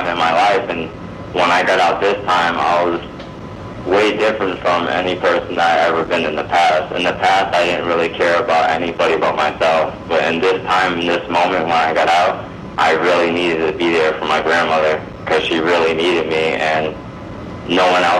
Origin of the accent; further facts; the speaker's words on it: Fort McDowell, Arizona, United States; I need to go back to my reservation. I'm from Fort McDowell, which is by Fountain Hills.